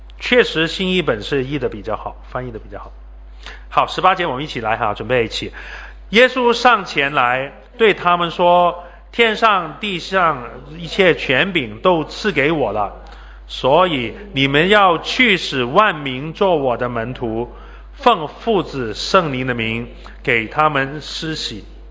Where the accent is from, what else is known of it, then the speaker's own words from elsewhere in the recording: China; 我们中国人，我走到哪里都看见中国人，真的不得了。